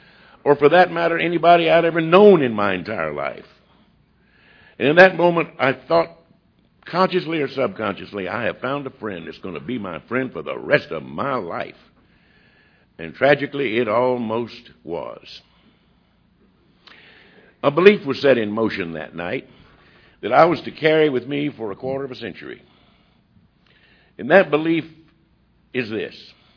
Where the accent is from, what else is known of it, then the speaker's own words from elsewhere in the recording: Georgia, United States; But then I went off 40 miles from my hometown to this little city of Athens, Georgia, to college.